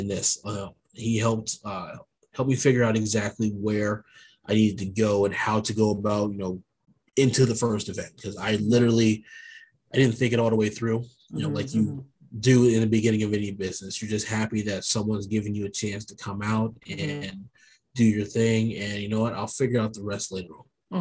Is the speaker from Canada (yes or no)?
no; Warren, Ohio, United States; My first chance was at the YWCA in Warren, Ohio, my hometown.